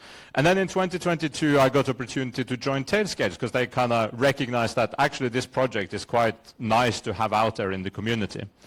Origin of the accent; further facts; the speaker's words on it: Norway; now in Leiden, Netherlands; I'm from Norway. I live in Leiden